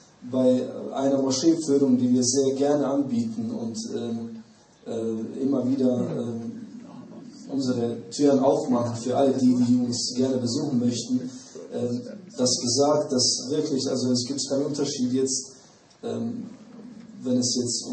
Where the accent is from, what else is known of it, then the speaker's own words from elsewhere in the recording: Bosnia & Herzegovina; Ich fühle mich überhaupt nicht anders als bei mir jetzt in meinem Heimatland in Bosnien-Herzegowina.